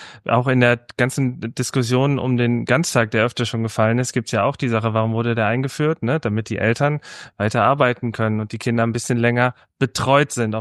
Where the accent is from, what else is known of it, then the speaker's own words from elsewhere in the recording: North Rhine-Westphalia, Germany; der Kreis Steinfurt, mein Heimatverband, wo ich aufgewachsen bin, mein Heimatkreis.